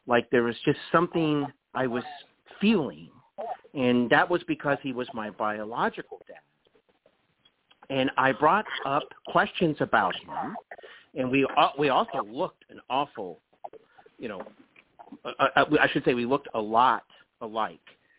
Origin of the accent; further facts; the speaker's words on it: Dayton, Ohio, United States; I am from Dayton, Ohio, and I was adopted by my grandparents on my biological father's side of the family, on the … side of the family